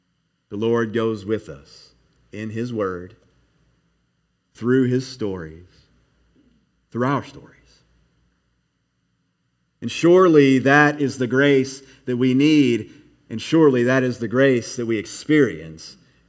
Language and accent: English; Kentucky, United States; moved away as an adult; So most of you know that I'm a native Kentuckian. And you know, I was born and raised in Kentucky, lived there for the first 24 years of my life.